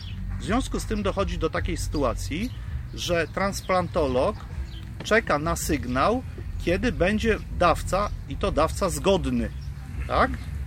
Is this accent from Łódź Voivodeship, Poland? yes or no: yes; Łódź, Łódź Voivodeship, Poland; Ano w tym jest problem, że ja jestem z Łodzi.